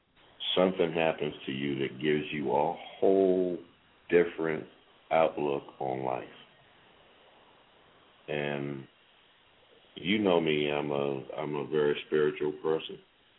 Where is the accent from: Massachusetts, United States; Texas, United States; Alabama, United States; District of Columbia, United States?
District of Columbia, United States; Washington; now in Kansas City, United States; I'm in Kansas City right now, but I didn't grow up here. I grew up in Washington, D.C.